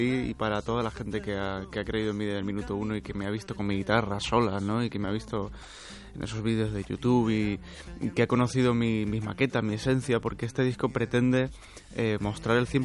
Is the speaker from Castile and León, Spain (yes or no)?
no; Málaga, Andalusia, Spain; yo soy andaluz, soy malagueño y se echa de menos el olor a Málaga